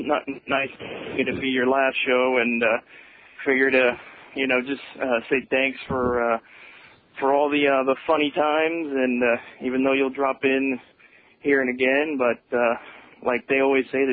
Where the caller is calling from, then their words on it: Miami, Florida, United States; I'm calling you from Miami, Dick.